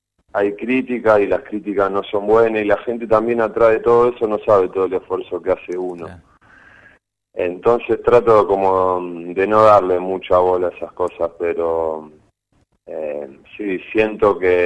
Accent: Argentina; como argentino y como hincha de Newell y como artista callejero

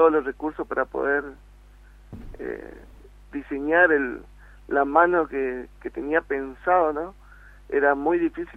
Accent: Barranqueras, Chaco, Argentina; Bueno, yo soy de acá, de Barranquera.

